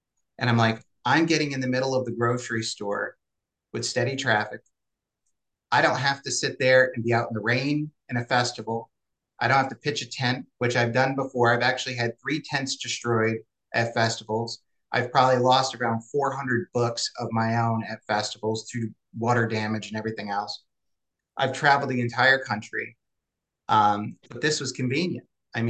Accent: New York, United States; I was born in the Northeast. I was born in the Hudson Valley of New York, which is a very much a storytelling tale fable kind of like area

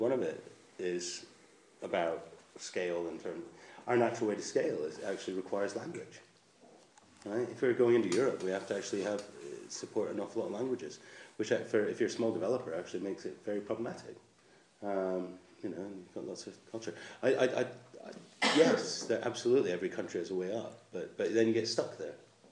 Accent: Edinburgh, Scotland, United Kingdom; now in London, United Kingdom; I grew up in Scotland, and scary to say, but you know, I came to London from being a very big fish in Edinburgh

